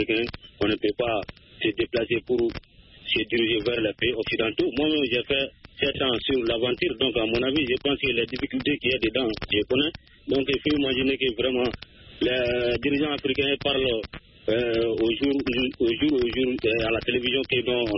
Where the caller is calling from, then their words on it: Sonigoumi, Mali; Je vous appelle toujours dans mon village natal, à Sonigoumi.